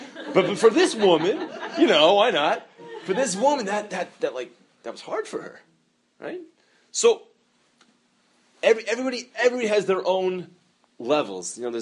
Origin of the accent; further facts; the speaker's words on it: California, United States; accent: California; it's my California accent that comes through in Hebrew.